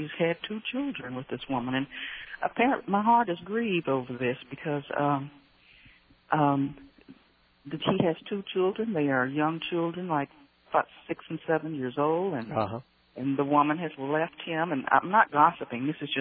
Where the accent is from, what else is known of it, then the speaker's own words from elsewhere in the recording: Oklahoma, United States; I'm from Oklahoma, yeah.